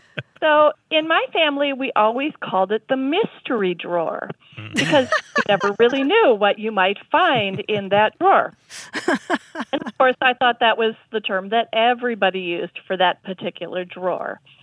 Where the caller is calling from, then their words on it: Madison, Wisconsin, United States; I'm calling from Madison, Wisconsin.